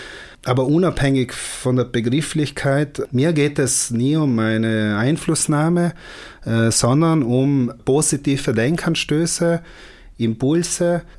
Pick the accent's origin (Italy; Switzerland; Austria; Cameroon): Italy; Trentino-Alto Adige; Ich liebe meine Heimat, Südtirol.